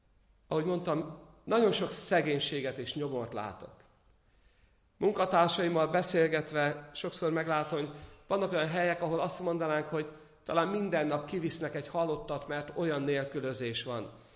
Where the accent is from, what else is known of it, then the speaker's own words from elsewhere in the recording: Békés, Hungary; ahol én felnőttem a békési gyülekezettel